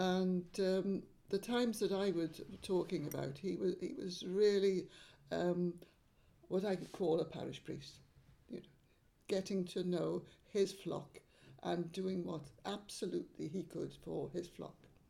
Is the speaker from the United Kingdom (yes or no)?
yes; Tenby, Wales, United Kingdom; born there; I was born in Tenby in February the 9th, 1940, on my father's birthday.